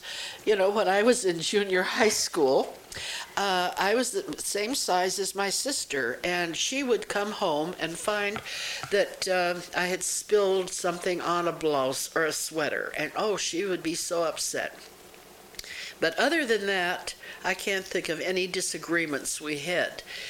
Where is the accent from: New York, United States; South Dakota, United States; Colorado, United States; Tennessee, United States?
South Dakota, United States; Watertown; born there; Well, I was born on May the 10th, 1921, in Watertown, South Dakota. Did I say South Dakota?